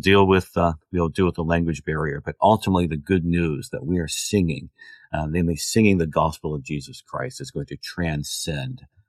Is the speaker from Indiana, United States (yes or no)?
yes; Indiana, United States; I'm from Indiana, so I know my corn and my soybeans, but I've never actually seen tea fields.